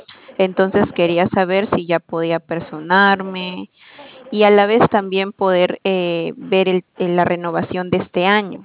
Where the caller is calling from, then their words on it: Lima, Peru; Somos de Lima